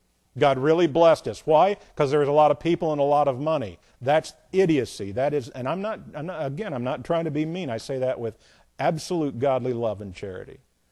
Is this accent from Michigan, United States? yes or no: no; Indiana, United States; when I come from Indiana